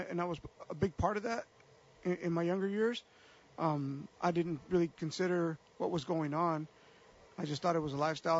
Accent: Nampa, Idaho, United States; I grew up here in Nampa, and I struggled with drugs most of my life.

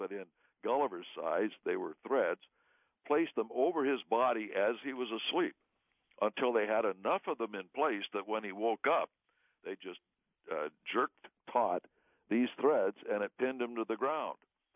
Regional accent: Seattle, Washington, United States; also born or lived in Spokane; I came from the Northwest originally, and I lived in, born and raised in Seattle, and then I lived for 25 years in Spokane.

